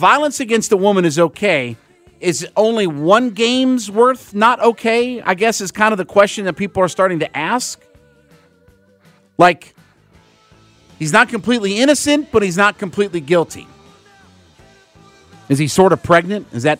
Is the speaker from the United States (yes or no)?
yes; Canton, Ohio, United States; up in my hometown of Canton, Ohio.